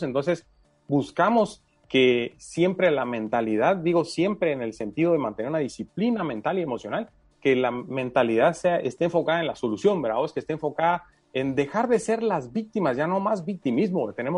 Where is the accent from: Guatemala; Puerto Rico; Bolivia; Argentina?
Guatemala; mi nombre no es común para este país lindo que adoro. Yo digo, yo soy más chapín que el tamal, ¿verdad? O sea, al final soy y represento a Guatemala en todos lados a donde voy.